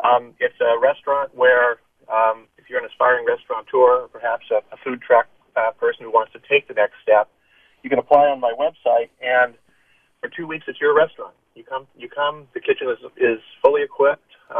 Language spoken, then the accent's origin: English; Oakland, California, United States; I'm from Oakland